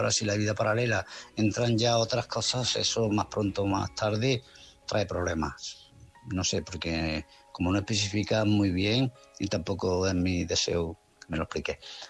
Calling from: Málaga, Andalusia, Spain; de Málaga.

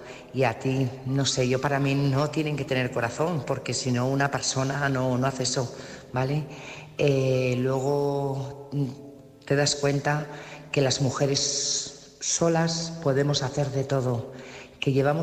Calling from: Burgos, Castile and León, Spain; corresponsal de Burgos.

